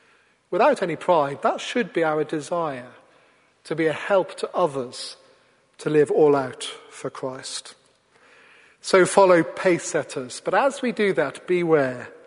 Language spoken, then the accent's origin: English; Wales, United Kingdom; born there; they went to very great lengths, including air travel, much later in pregnancy than would today be allowed, to ensure that I was born in Wales.